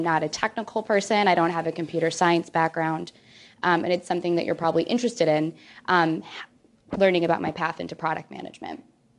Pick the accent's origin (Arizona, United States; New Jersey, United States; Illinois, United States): Illinois, United States; Chicago; hail from the north side of Chicago, and I went to school at the University of Wisconsin-Madison. So I'm Midwesterner through and through.